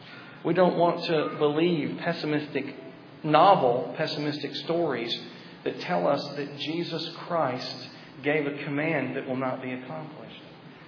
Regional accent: Chattanooga, Tennessee, United States; I'm from Tennessee, so I have to keep it simple. Oh, I'm sorry. You're from Tennessee, too. I just offended you. But I grew up in Chattanooga

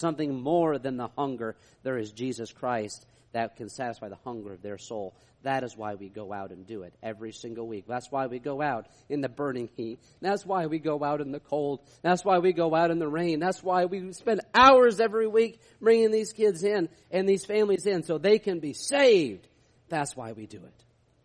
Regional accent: New York, United States; now in Texas, United States; where I grew up in New York State

